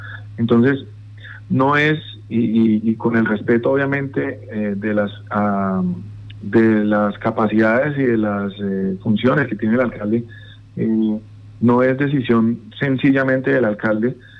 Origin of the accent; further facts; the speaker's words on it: Colombia; acciones a las que nosotros como colombianos estamos obviamente acostumbrados a reunirnos para este tipo de temas